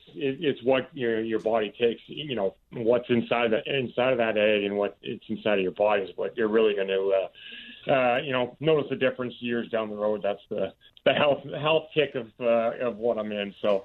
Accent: Canada; Well, you know, being a Canadian growing up on the farm, I tossed a few axes in my day.

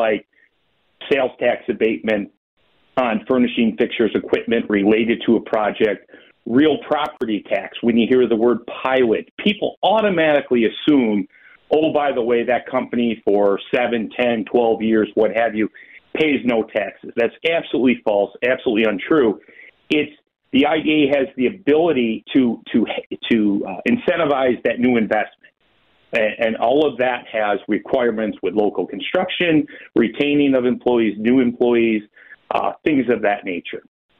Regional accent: New York, United States; Western New York is my hometown.

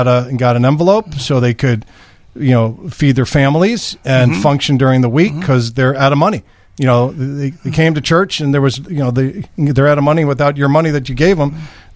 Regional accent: Chicago, Illinois, United States; now in Northbrook, United States; When people say, where are you from? Mm-hmm. I say Chicago.

